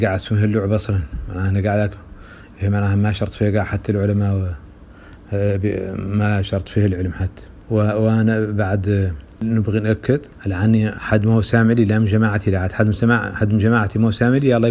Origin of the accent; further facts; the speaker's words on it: Mauritania; أنا مواطن موريتاني، عندي جنسية واحدة اللي هي الجنسية الموريتانية، ما عندي جنسية دولة أخرى ولا عندي إقامة في دولة أخرى